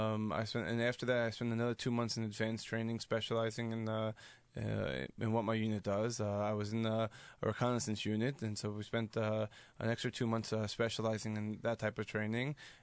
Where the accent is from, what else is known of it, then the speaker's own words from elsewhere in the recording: Bayonne, New Jersey, United States; now in Israel; I'm originally from Bayonne, New Jersey.